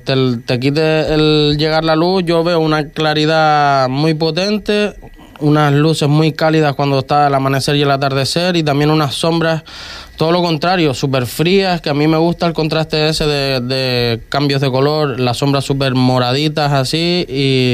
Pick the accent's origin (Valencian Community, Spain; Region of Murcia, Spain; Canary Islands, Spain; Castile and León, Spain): Canary Islands, Spain; Vallebrón; también da la casualidad que yo soy de Valle Brón